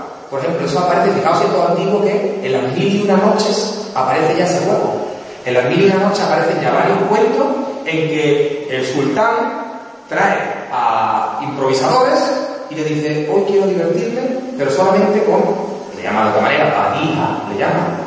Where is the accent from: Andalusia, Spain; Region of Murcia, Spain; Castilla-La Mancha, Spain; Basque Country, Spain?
Andalusia, Spain; Seville; Pues yo soy andaluz, soy nacido en Sevilla, soy andaluz y con orgullo soy andaluz